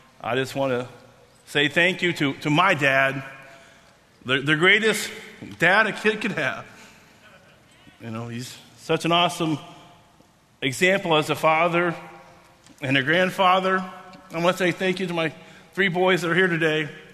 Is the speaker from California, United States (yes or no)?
no; Dallas, Texas, United States; I'm a big Dallas Cowboy fan because we're from Dallas.